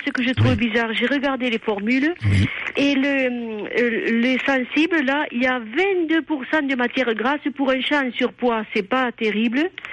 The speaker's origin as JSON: {"language": "French", "town": "Toulouse", "region": "Occitanie", "country": "France", "said": "Oui, je suis de Toulouse."}